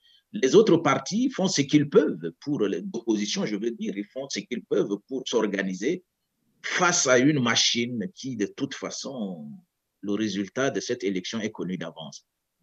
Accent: Chad; now in Canada; La preuve, je suis Tchadien et que je suis ici Canadien.

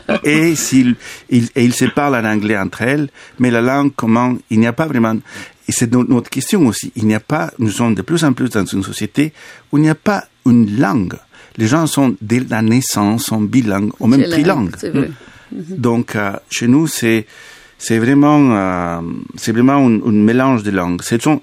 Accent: Bolivia; French is a second language; moved away; la culture latino-américaine d'où je viens, surtout de la Bolivie

